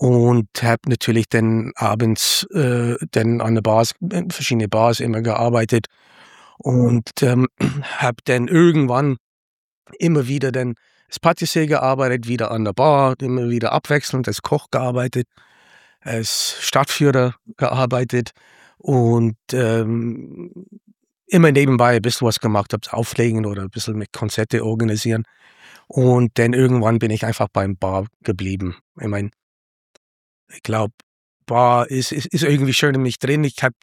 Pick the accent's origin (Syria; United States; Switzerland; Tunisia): United States; New York; German is a second language; moved away as an adult; now in Munich, Delaware, United States; Ja, ich komme aus New York und bin irgendwie nach München gelandet